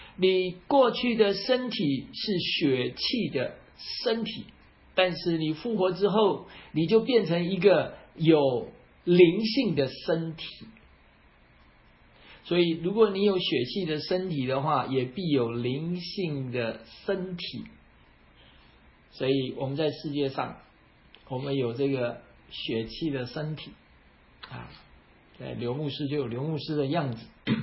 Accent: China; 我们中国人不喜欢谈死亡

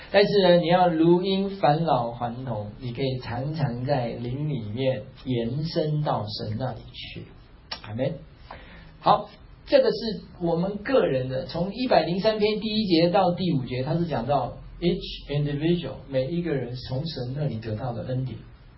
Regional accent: Taiwan; moved away as an adult; 我从台湾来到这边读书，来到硕士

